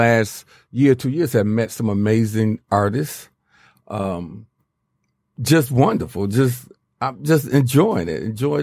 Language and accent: English; Detroit, Michigan, United States; Well, I was born and raised in Detroit. Always loved Detroit.